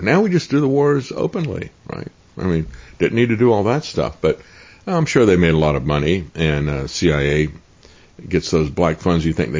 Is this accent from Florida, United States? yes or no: yes; Tampa, Florida, United States; I grew up in Tampa